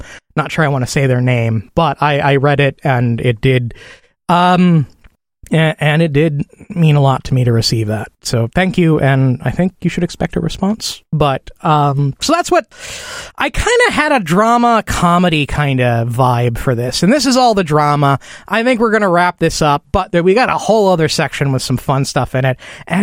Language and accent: English; Midwest, United States; I'm fairly cold-blooded for a warm-blooded creature. I think it comes from growing up in the Midwest or something.